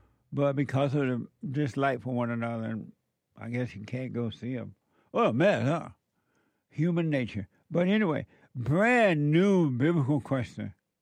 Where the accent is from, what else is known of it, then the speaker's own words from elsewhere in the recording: Alabama, United States; because growing up in Alabama, I wasn't thinking about these things.